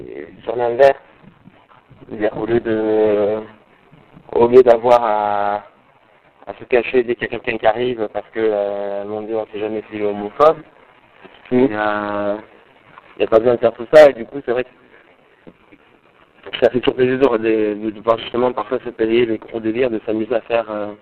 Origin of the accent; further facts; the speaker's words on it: Marseille, Provence-Alpes-Côte d'Azur, France; il y avait des Parisiens, il y avait des Belges, moi j'étais de Marseille.